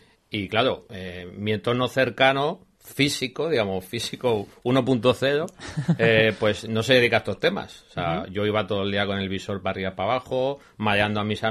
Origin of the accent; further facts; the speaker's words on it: Cartagena, Region of Murcia, Spain; now in Valencia, Spain; yo ya soy medio valenciano, yo soy de Cartagena, pero llevo media vida aquí.